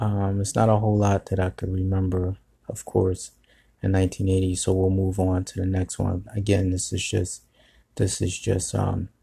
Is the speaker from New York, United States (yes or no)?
no; Philadelphia, Pennsylvania, United States; born there; But so 1980, I was born in Pennsylvania Hospital in West Philadelphia.